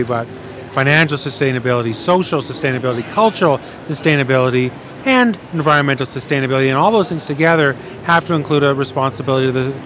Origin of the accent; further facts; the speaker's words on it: Canada; Although I'm from Canada, the book was published